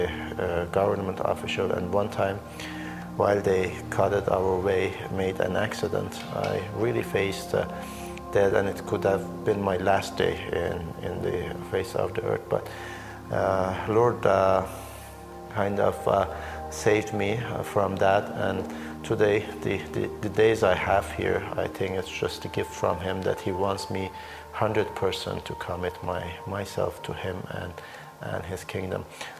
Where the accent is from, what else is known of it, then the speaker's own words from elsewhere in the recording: Iranian Azerbaijan, Iran; English is a second language; I am from the Azerbaijani part of country of Iran.